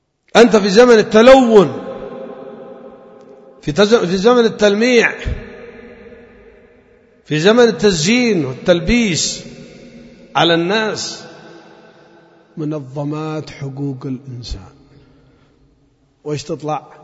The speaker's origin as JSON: {"language": "Arabic", "country": "Yemen", "said": "أنا يمني مسؤول عن كل عرض مسلمة ولو في الصين، لأني مسلم وهي مسلمة."}